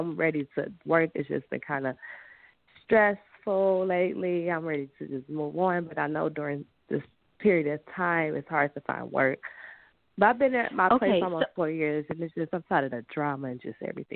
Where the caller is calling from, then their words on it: Detroit, Michigan, United States; I'm calling from Detroit, Michigan.